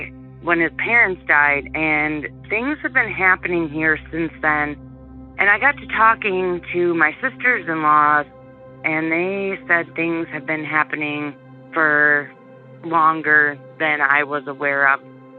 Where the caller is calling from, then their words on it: North Branch, Michigan, United States; I'm calling from North Branch, Michigan.